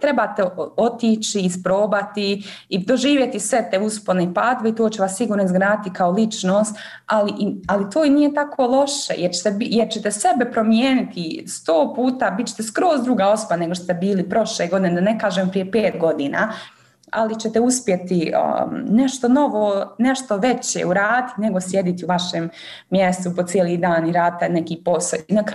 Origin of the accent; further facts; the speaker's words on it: Mostar, Federation of Bosnia and Herzegovina, Bosnia & Herzegovina; u Europskom parlamentu sam se zaposlila kao Bosanka i Hercegovka